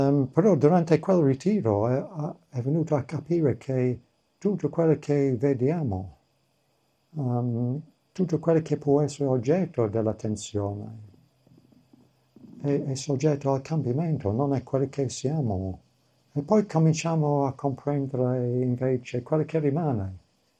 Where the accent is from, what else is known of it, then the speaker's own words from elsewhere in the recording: Edinburgh, Scotland, United Kingdom; Sono cresciuto in Edimburgo